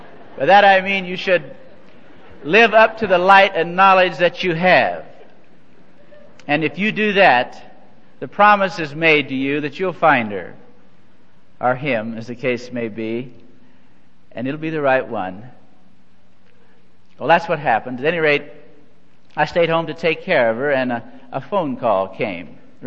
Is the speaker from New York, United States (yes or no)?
no; Missouri, United States; but you realize that I'm from Missouri, you see, and former training comes out sometimes, and particularly in a crisis.